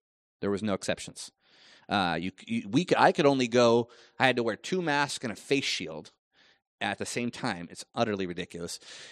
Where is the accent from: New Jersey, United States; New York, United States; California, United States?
California, United States; You know, like, I'm from California. You cannot do that.